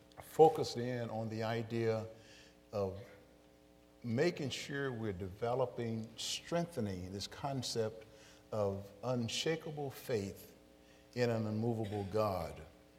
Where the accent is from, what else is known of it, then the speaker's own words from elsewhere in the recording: Chicago, Illinois, United States; I remember growing up in Chicago, you go downtown, especially, you know, you find out that they don't call it the Windy City for nothing.